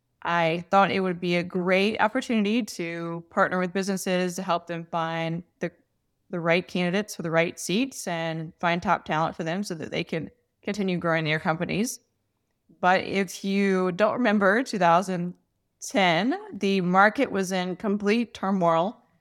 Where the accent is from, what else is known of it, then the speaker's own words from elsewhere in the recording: Charlotte, North Carolina, United States; moved away as an adult; also born or lived in Columbia, South Carolina; So I'm originally from the Charlotte, North Carolina area.